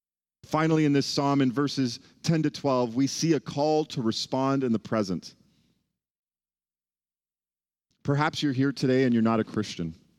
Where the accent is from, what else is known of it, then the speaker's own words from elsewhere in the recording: Toronto, Ontario, Canada; it reminds me of my hometown in Toronto.